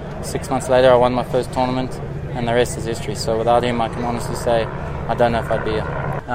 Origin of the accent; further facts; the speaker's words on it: South Africa; It's obviously one as a South African that you've always wanted to win